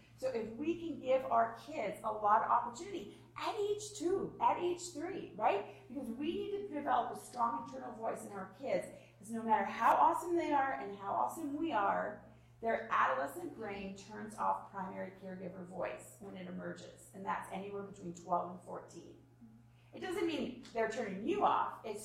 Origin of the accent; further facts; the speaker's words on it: Michigan, United States; I'm from Michigan. I'm like, oh my God, this sun for 3 days. This is awesome.